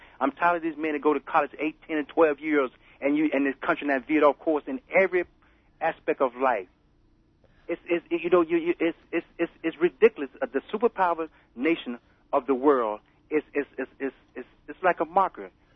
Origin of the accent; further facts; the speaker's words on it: Brooklyn, New York, United States; from Brooklyn.